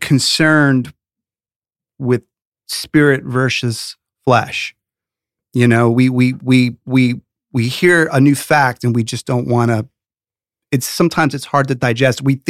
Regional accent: Bronx, New York, United States; also born or lived in Rockland County, New York / Florida; I was born in the Bronx and grew up in the city as a youngster, then a teenager, who lived in the Rockland County area, Sleepy Hollow area, great place to grow up in New York.

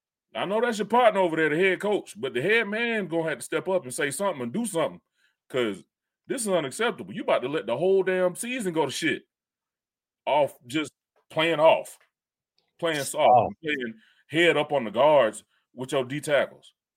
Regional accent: Atlanta, Georgia, United States; We are people from Atlanta. And to live in Atlanta, we are required to meet the greatness standard.

